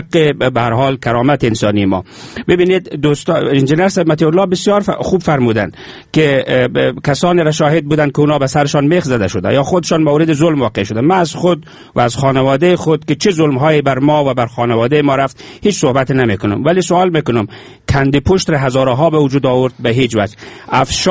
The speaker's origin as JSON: {"language": "Persian", "country": "Afghanistan", "said": "من به عنوان یک مسلمان به عنوان یک انسان و به عنوان یک افغان میگم"}